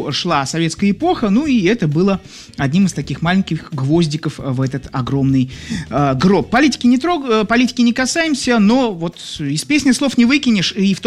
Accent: Saint Petersburg, Russia; Я из Санкт-Петербурга.

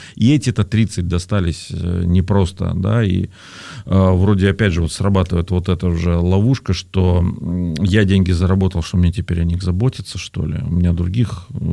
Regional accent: Perm, Perm Krai, Russia; когда сам в родном городе Перми, еще работая журналистом там, на стыке веков

